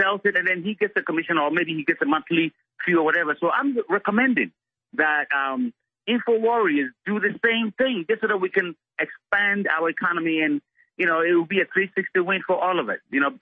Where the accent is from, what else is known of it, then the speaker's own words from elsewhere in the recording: New York, United States; I grew up in New York, but I'm back home here